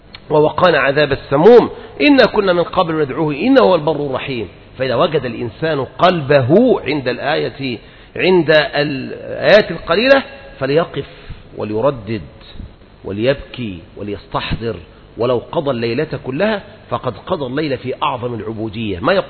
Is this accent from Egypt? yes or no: yes; Egypt; أنت مثلا عندنا في مصر نقرأ قراءة مثلا حفص